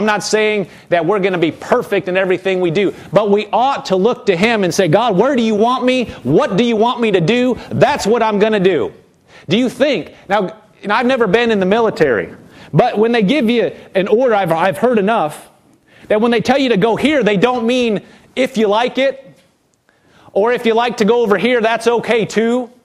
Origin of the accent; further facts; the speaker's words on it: Nebraska, United States; I'm from Nebraska. It gets cold in Nebraska.